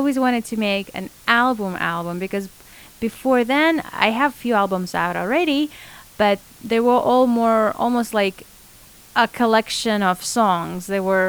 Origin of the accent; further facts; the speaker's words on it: Moscow, Russia; And I grew up in Russia, in Moscow.